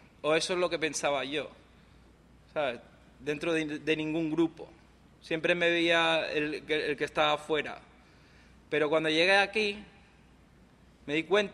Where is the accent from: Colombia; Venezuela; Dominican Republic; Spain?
Spain; Madrid, Community of Madrid; nací en Madrid, en España, y me crié en España.